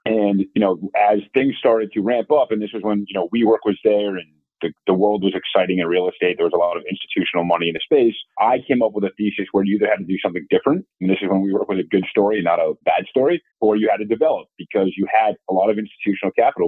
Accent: Boston, Massachusetts, United States; also born or lived in North Carolina; So I grew up in Boston. I went to school down in North Carolina. And then, you know, I grew up in a quasi real estate family. So, you know, my family owned a few buildings throughout the Boston metro.

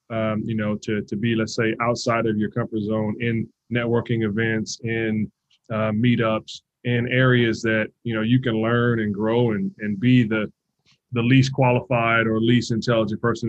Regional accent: Compton, California, United States; So I'm from Compton, California. It's not the nicest area.

